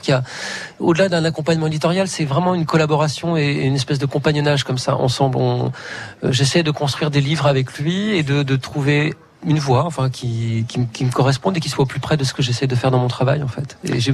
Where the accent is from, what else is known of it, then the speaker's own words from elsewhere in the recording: France; born there; Oui, je suis franco-portugais. Enfin, mes quatre grands-parents étaient portugais. Voilà, mais je suis un portugais la deuxième génération né en France.